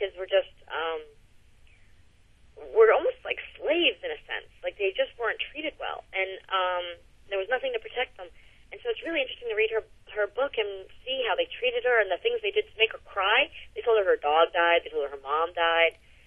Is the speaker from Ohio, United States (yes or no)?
no; New York, United States; I grew up in New York, and I'm used to doing leave me alone, I can do it myself.